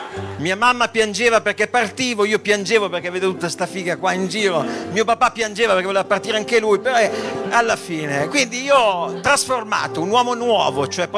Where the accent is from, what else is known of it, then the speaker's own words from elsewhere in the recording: Piacenza, Emilia-Romagna, Italy; Io sono di Piacenza, si espatriava, si andava in Val di Taro